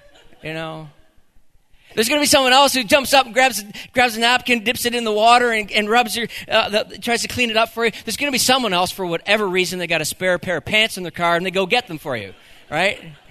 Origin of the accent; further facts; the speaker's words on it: Canada; we're Canadian and we're humble